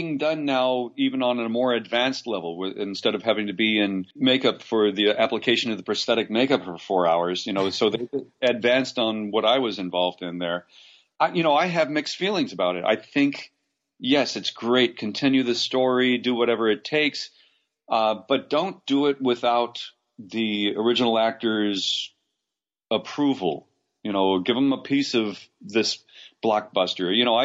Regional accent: Los Angeles, California, United States; and I raised in L.A., and I did have a step-grandfather from Brooklyn

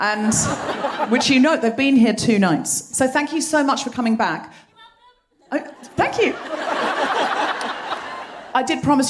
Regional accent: Redcliffe, Queensland, Australia; born there; Well, I was born here in Redcliffe.

